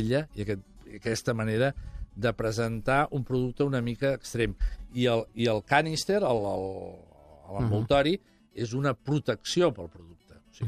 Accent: Piedmont, Italy; Catalan is a second language; Jo soc de Piemonte

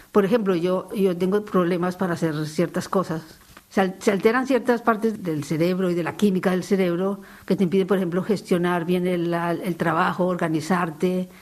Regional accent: Colombia; moved away; also born or lived in Italy; Soy de origen colombiano, allí en Colombia trabajé en cuidado intensivo neonatal. En Italia estuve en un hospital de cirugía cardíaca

